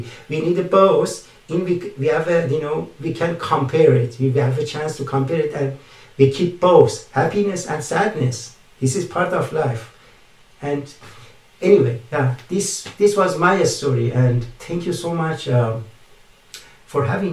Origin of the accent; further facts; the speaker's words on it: Canada; being Canadian. Canadian, it means multicultural country.